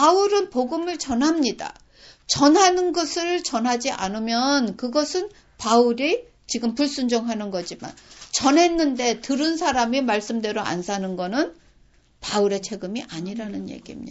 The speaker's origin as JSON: {"language": "Korean", "country": "South Korea", "tie": "born or raised there", "lives_now": "Japan", "said": "나는 일본 속에서 왔지만 한국에서 자란 사람이고 나는 교포도 아니고 한국인도 아니고 일본인도 아닌 그런 입장에서"}